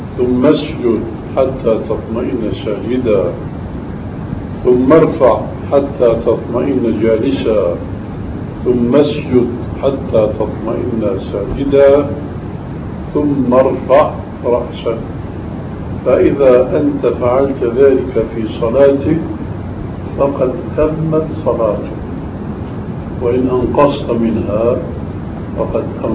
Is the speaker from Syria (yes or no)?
yes; Damascus, Damascus Governorate, Syria; فهم رجل في الأخير أن صلاته كما يقول عندنا في دمشق فشل يعني ما هي صحيحة